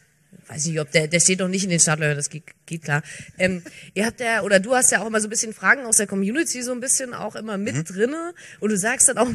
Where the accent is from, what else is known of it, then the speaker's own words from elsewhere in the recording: Bavaria, Germany; ich komme ja gar nicht aus Franken, ich komme aus Bayerisch-Schwaben.